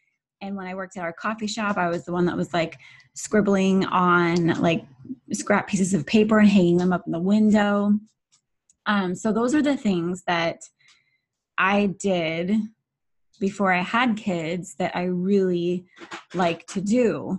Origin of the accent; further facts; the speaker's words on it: Alaska, United States; And I grew up in Alaska. I would do things like go hike a mountain before school.